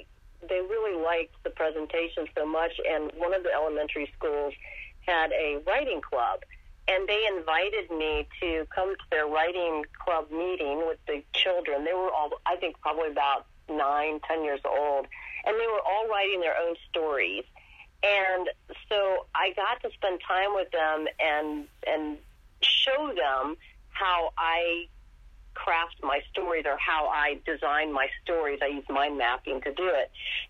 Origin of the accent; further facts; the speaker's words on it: Richmond, Virginia, United States; I've done that with a couple of morning talk shows that I've done where I traveled to Biloxi, to Richmond, that's my hometown, to do morning talk shows.